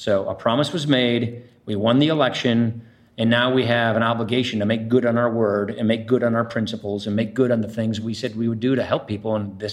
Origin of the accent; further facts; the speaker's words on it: Janesville, Wisconsin, United States; I mean, I'm from Jeansville, Wisconsin. You know, I went to a small Catholic grade school and public high school and public university.